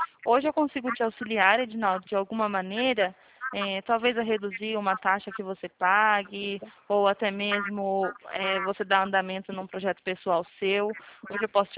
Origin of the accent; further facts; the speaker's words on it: São Roque, São Paulo, Brazil; Eu sou daqui de São Roque, de São Paulo. Eu sou aqui do interior